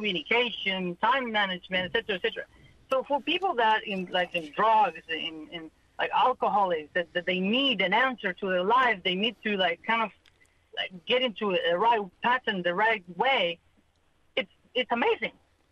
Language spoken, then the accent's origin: English; Chile; English is a second language; now in Australia; so in Chile, in South America, really, like 90% of the populations are all Catholics. So up to before I left Chile, that was all I knew.